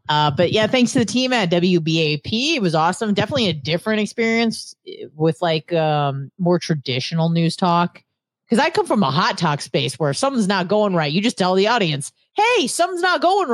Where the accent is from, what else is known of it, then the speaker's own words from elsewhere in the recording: San Diego, California, United States; I'm from San Diego, right? Which is essentially...